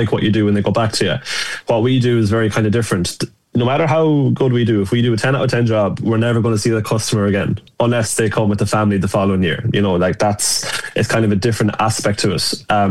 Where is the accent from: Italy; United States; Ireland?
Ireland; Castlebar, Connacht; You'd have, like, I'm from Castlebar